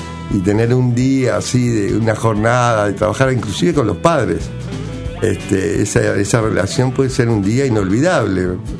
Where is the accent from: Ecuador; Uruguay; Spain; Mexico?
Uruguay; Montevideo; De la Ciudad Vieja hasta Palermo, en medio de toda mi zona, ¿no? Soy más de Palermo, pero vivo ahora por acá.